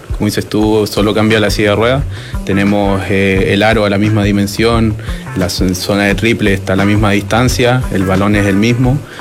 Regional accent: Calbuco, Los Lagos, Chile; como somos de Calbuco, igual era muy lejos y los recursos no estaban a disposición

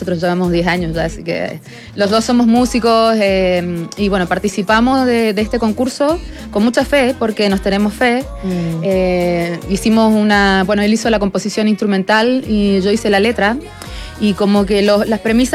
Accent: Argentina; accent: hybrid; Crecí con esa cultura de la cumbia en Argentina y tuve el privilegio de poder vivir la época dorada, digamos

